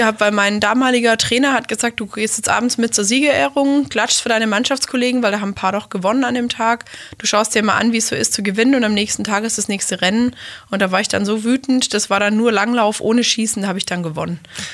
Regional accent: Lindau, Bavaria, Germany; born there; Ist Lindau am schönen Bodensee.

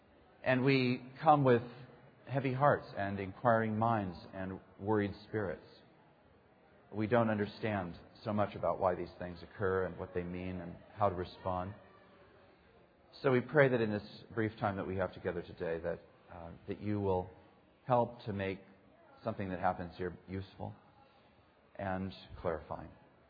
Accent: Yakima, Washington, United States; And when I was raised in Yakima, Washington, which ended up being one of the towns that was the most heavily blanketed with Mount St. Helens ash

